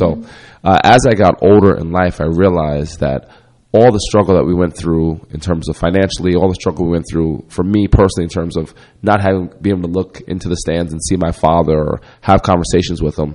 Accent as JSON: {"language": "English", "town": "Rockaway", "region": "New Jersey", "country": "United States", "tie": "born or raised there", "also_born_or_lived": "Passaic, United States", "said": "Because we moved from Passaic, New Jersey, which was inner city, to Rockaway, New Jersey, which was not inner city, and there's no sidewalks."}